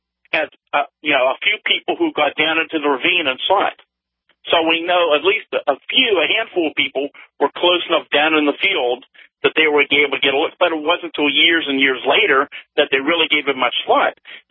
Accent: Greensburg, Pennsylvania, United States; this object continued out into Westmoreland County, came over my hometown, over the city of Greensburg.

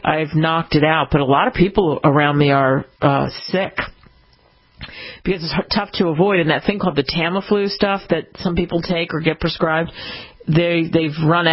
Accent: New Jersey, United States; I grew up really in New Jersey, outside of Philadelphia, just over the bridge.

